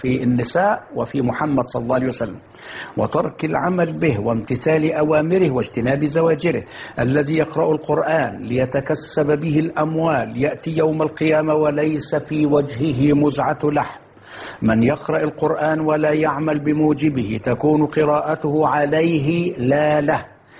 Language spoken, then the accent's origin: Arabic; Mit Antar, Dakahlia, Egypt; في خطبة الجمعة مع أهل قريتي وأرحامي وأحبابي في الجمعية الشرعية بميت عنطر